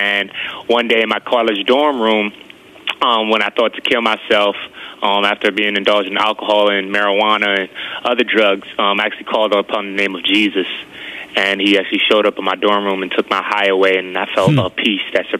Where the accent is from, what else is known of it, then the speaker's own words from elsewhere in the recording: Brooklyn, New York, United States; born there; I was born in Brooklyn, New York. By the age of one, I was placed in the foster care system because my mom was negligent.